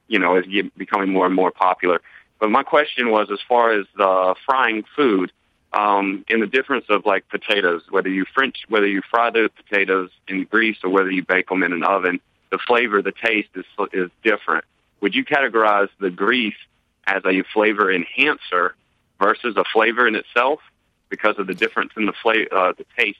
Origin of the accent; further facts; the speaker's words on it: the South, United States; I'm particularly born and raised in the South, and down here we do a lot of the fried foods.